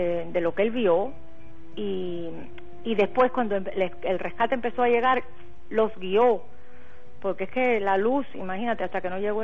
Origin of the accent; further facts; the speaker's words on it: Cuba; now in Miami, United States; Soy cubana.